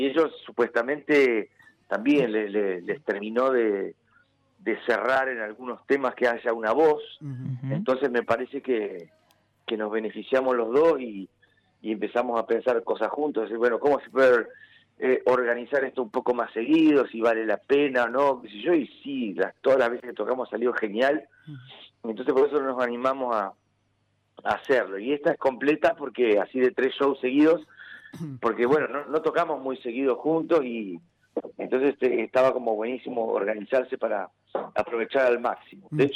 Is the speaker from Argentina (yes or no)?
yes; Buenos Aires, Argentina; yo como buen porteño me tengo que callar la boca ahí.